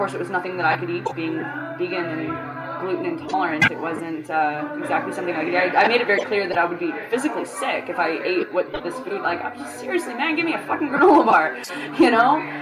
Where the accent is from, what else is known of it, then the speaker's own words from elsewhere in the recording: Canada; I never once fathomed that I would ever experience what I experienced as a Canadian citizen.